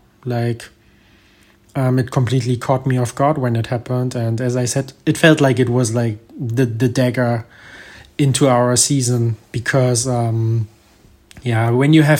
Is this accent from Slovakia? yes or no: no; Germany; English is a second language; I am from Germany and I live in Germany.